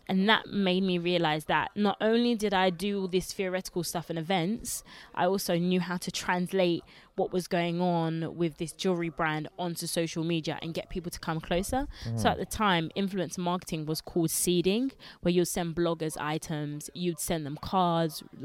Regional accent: Grenoble, Auvergne-Rhône-Alpes, France; born there; English is a second language; I'm quite culturally diverse. So I was born in Grenoble, which is the south of France, and I've been there every single year. I came in, I was a couple months old, but I've been there every single year. My mum only speaks to me in Lingala. And I learned English in school.

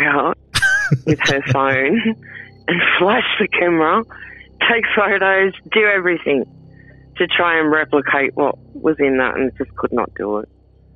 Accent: Sydney, New South Wales, Australia; I'm from Sydney.

